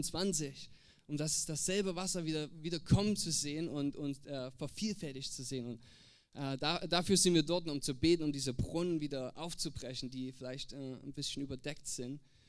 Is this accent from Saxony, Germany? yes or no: yes; Herrnhut, Saxony, Germany; wir sind aus Herrenhut. Wer kennt alles Herrenhut? Mal sehen. Ungefähr die Hälfte. Also Herrenhut ist ein kleiner Ort ganz im Osten Deutschlands, direkt an der Grenze von Polen und Tschechien. Es sind vielleicht 2000 Einwohner dort, also ein ganz kleiner Ort.